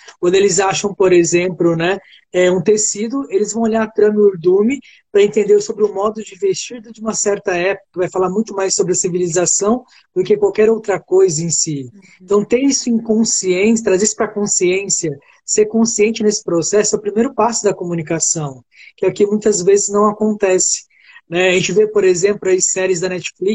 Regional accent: São Paulo, Brazil; now in Brasília, Brazil; Então eu venho de São Paulo. Estou aqui em Brasília há 8 anos, e nesses 8 anos, 5 deles foram no

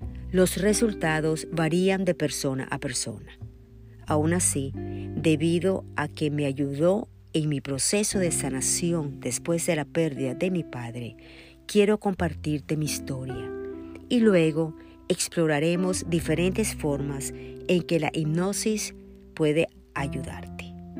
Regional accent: Nicaragua; moved away as an adult; now in Miami, United States; Él fue un hombre muy conocido en mi país, Nicaragua.

